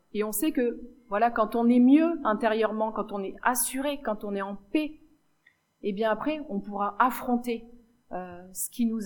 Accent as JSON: {"language": "French", "country": "Switzerland", "also_born_or_lived": "Belgium", "said": "je me moque pas des Suisses, je suis Suisse aussi."}